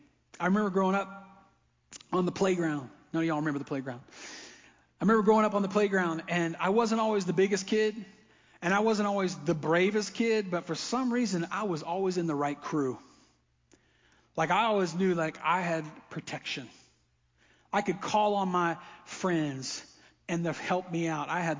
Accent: the South, United States; We're from the South, man. We're rednecks.

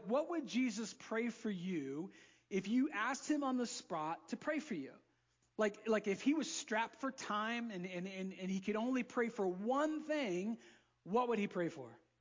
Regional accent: Florida, United States; I grew up in Florida, and I've probably shared this before, but my brothers and I, we love these things.

